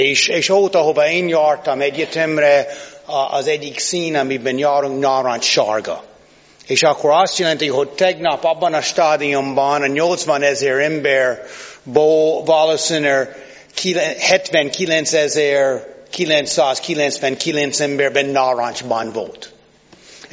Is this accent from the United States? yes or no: yes; United States; Hungarian is a second language; now in Hungary; nem nehéz nekem Magyarországon élni azzal, hogy én születtem az Egyesült Államokban, és ott növekedtem fel.